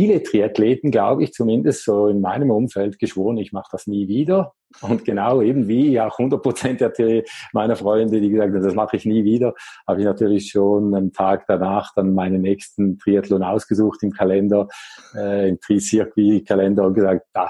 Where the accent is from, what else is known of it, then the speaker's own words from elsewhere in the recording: Appenzell, Switzerland; ich bin aufgewachsen, wohne immer noch im Appenzellerland. Das liegt ganz im Osten der Schweiz, nahe an Deutschland und Österreich, der beiden Grenzen.